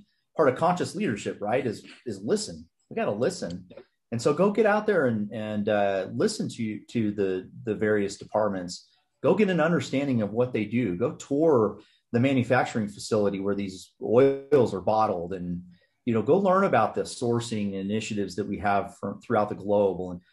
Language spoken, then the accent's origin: English; California, United States; And so I grew up loving Yosemite. I grew up in Southern California. So I love the beach, enjoy the beach, still do.